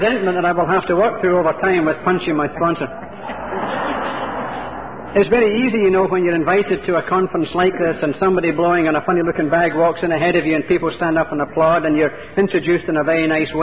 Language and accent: English; Glasgow, Scotland, United Kingdom; I'm from an alcoholic home. I grew up in Glasgow, Scotland. I'm from an alcoholic home.